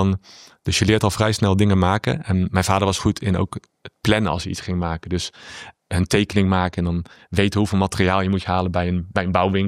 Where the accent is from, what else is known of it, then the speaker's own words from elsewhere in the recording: North Brabant, Netherlands; Ik kom uit Brabant en 11 is het gekke getal.